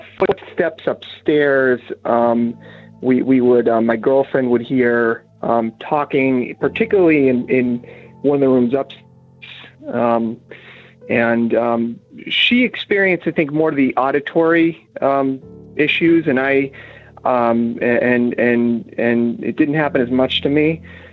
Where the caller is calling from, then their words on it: Massachusetts, United States; Oh my goodness. … I'm calling from Massachusetts.